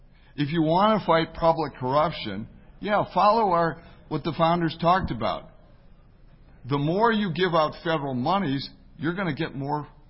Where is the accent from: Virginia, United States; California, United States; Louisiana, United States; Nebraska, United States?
Louisiana, United States; I'm from Louisiana, which automatically qualifies me as an expert in public corruption by manner of observing the place.